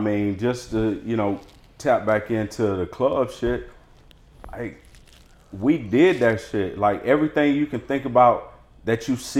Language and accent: English; Savannah, Georgia, United States; But see, most people don't know I'm from Savannah.